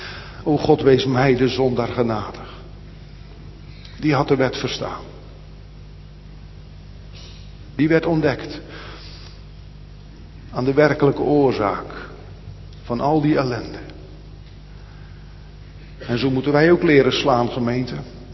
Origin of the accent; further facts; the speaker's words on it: Rotterdam, South Holland, Netherlands; Ik weet nog wel uit mijn jeugd in Blijdorp.